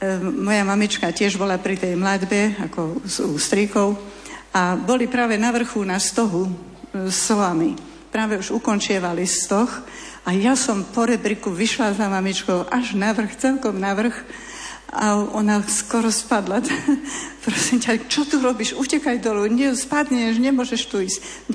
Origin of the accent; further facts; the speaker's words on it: Norovce, Nitra Region, Slovakia; Pochádzam z malej dediny Norovce v okrese Topolčany.